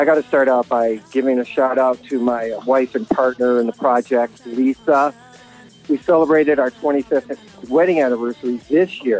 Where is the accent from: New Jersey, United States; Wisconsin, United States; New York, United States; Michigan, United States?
Michigan, United States; Detroit; growing up in Detroit in the 60s, you know, I was glued to that transistor radio.